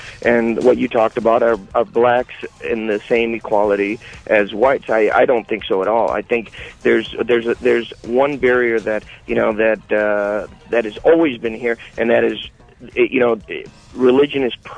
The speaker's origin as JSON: {"language": "English", "region": "Midwest", "country": "United States", "tie": "born or raised there", "said": "You know, I grew up in the Midwest. I grew up in a big city"}